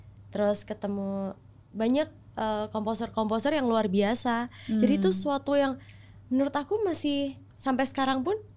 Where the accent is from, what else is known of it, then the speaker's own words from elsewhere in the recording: Yogyakarta, Special Region of Yogyakarta, Indonesia; moved away as an adult; now in Jakarta, Indonesia; Lahir di Jogja, okay. Tinggal Jogja, kuliah di Jogja.